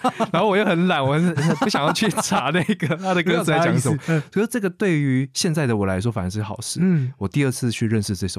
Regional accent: Taipei, Taiwan; 身为一个双北我不喜欢讲我台北人啊身为一个双北人来讲的话

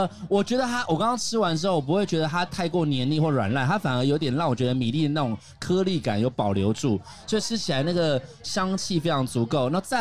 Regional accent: Xinzhuang, New Taipei, Taiwan; 如果以一个新北新庄人的视野来讲

